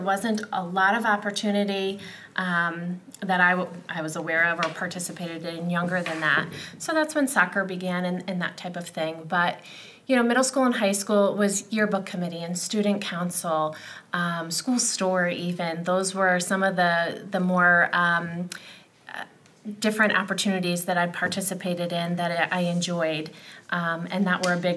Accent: North Haven, Connecticut, United States; I grew up in the town next door in North Haven, Connecticut. Spent my entire, pretty much my entire life there. My parents still live there, so it's still home for me.

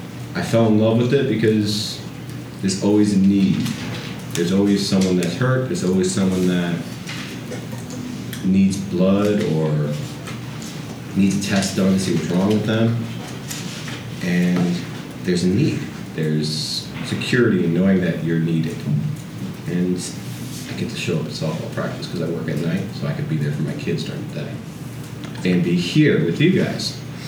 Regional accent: Connecticut, United States; I grew up in New England, Connecticut, single family home. A New Englander, I'm a patriot.

